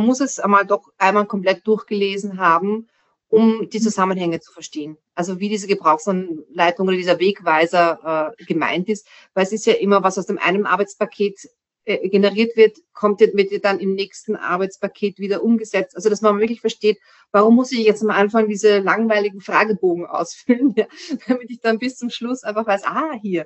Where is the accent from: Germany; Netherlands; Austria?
Austria; und das freut mich als Österreicherin auch, dass halt auch da österreichische und nicht immer nur aus Deutschland Beispiele drin sind